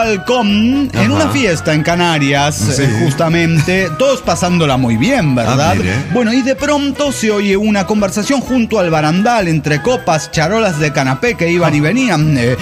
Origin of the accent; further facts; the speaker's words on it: Saltillo, Coahuila, Mexico; de Saltillo Goela.